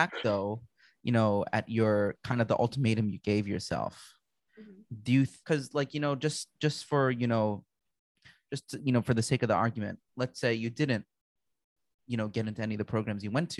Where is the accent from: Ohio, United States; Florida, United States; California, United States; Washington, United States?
Florida, United States; Gia and I grew up in South Florida, which is, you know, may not be a small town.